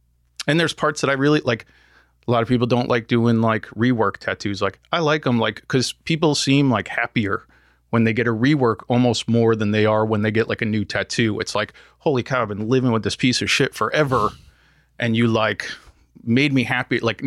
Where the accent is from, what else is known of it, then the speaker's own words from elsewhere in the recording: Connecticut, United States; Connecticut.